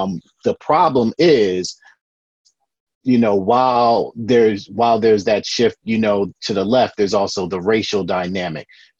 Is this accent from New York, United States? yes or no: yes; Brooklyn, New York, United States; a lot of the founding members like myself, born and raised in Brooklyn.